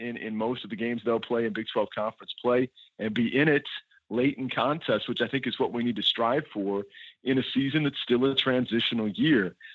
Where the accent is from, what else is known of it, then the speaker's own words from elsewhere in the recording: Topeka, Kansas, United States; also born or lived in Texas; It's been great to be back near my hometown of Topeka and in a town that I called home for 14 years before I left for Texas Tech. So just to be back in the Sunflower State's been awesome